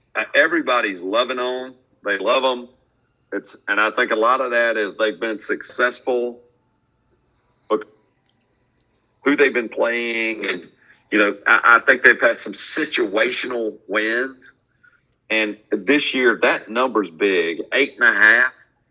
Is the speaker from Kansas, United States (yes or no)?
no; Mississippi, United States; Kid that is from my hometown growing up in Mississippi, good, talented player.